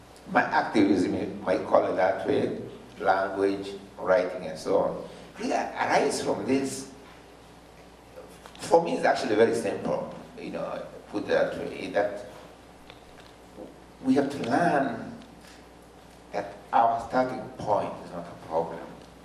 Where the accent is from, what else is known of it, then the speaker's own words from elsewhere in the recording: Limuru, Kiambu County, Kenya; born there; I was born in Limuru, I did not apply to be born in Limuru, that's my starting point.